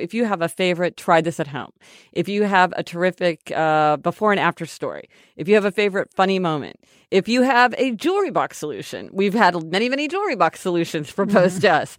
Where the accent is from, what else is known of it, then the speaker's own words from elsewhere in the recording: Kansas City, Missouri, United States; Oh, our hometown neighbor. We're from Kansas City, Missouri, but, you know, love a fellow Kansas Cityan.